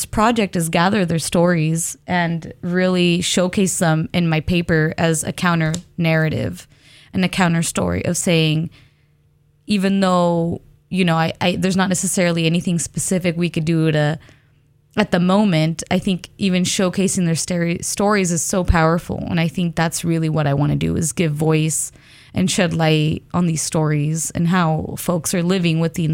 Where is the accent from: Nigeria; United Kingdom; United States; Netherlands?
United States; Wenatchee, Washington; I'm from Wenatchee. If anybody knows where Wenatchee is, it is right in the middle of Washington State.